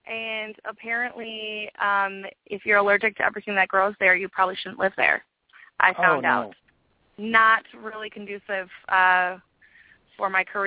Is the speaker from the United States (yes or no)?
yes; Minnesota, United States; Well, I'm originally from Minnesota, so if no one ever bought you a pair of skates when you were younger, if you're from Minnesota, there's probably something wrong.